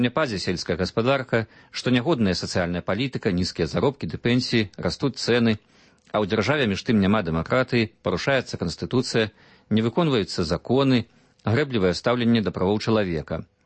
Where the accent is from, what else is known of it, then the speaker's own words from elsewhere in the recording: Grodno Region, Belarus; У маёй роднай вёсцы на Гродзеншчыне апошняе вяселле было 20 год таму